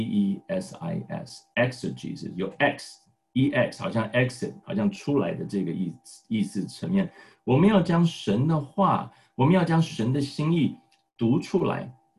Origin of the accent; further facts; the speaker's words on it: China; 就跟我们中国人很像